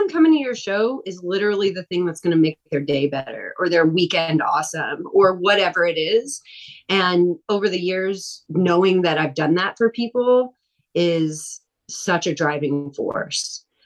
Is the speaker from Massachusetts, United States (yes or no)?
no; California, United States; born there; also born or lived in Texas; Even I consider Texas home, but I was born in California.